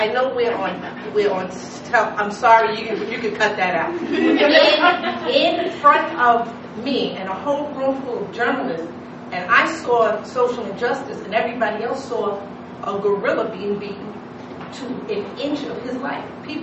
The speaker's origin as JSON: {"language": "English", "town": "Hollis", "region": "New York", "country": "United States", "tie": "born or raised there", "said": "So I grew up in Hollis, Queens. Three blocks from … three blocks from"}